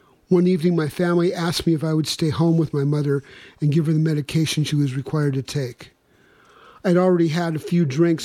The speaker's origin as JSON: {"language": "English", "country": "Canada", "tie": "born or raised there", "said": "What about me? I'm a red-headed Indian.\" I grew up on a reservation in Canada. As a young fellow, I was a proud Mi'kmaq Indian."}